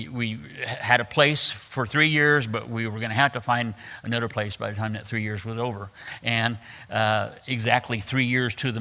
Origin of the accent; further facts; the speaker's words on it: Wichita, Kansas, United States; I just kind of expected them to accept me the way that my people in Wichita accepted me